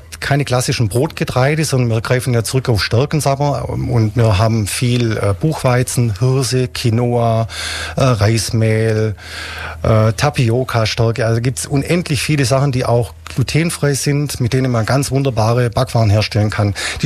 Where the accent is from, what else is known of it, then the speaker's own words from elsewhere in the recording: Weingarten, Baden-Württemberg, Germany; ich komme aus Weingarten, das ist bei Ravensburg.